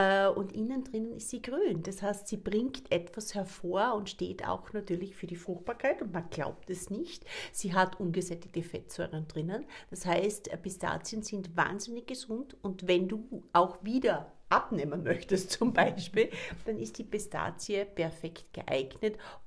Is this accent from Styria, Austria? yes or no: yes; Graz, Styria, Austria; Wir sind aus Graz, aus dem wunderschönen Österreich, aus der schönen Steiermark.